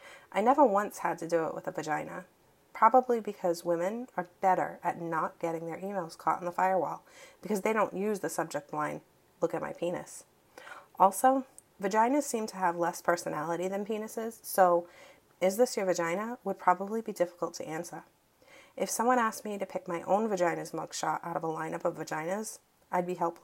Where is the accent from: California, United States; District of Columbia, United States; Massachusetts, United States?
Massachusetts, United States; accent: Massachusetts; Actually, three things that come to my mind, especially when it comes to my accent. It's not things, but they're places. Cities in Massachusetts that, unless you're from Massachusetts, you're probably saying it a different way.